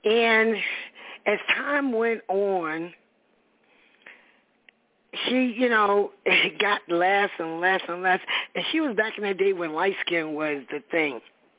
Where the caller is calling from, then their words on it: Virginia, United States; from Virginia.